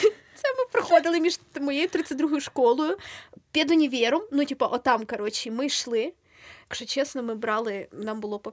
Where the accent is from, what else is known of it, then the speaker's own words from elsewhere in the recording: Vinnytsia, Vinnytsia Oblast, Ukraine; я з Замостя. З Варшави.